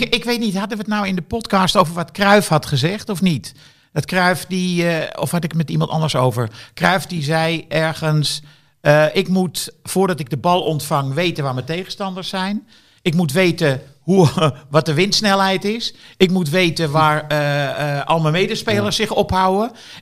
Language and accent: Dutch; Rotterdam, South Holland, Netherlands; als Rotterdammer kan ik heel goed goede